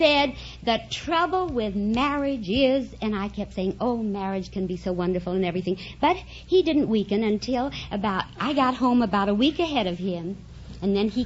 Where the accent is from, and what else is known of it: Denver, Colorado, United States